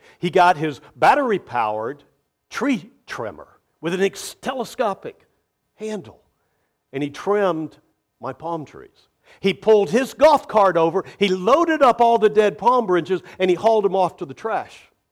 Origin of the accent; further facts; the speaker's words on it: the South, United States; also born or lived in Indiana, United States; And I'm from the South, so we moved to Florida.